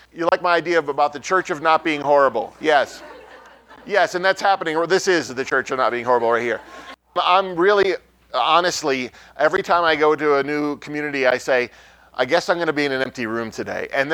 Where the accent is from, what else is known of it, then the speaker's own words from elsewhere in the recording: Syracuse, New York, United States; Originally, I grew up in Syracuse, New York, in a fairly traditional Italian Roman Catholic family, which means I was raised on gluten and guilt, right?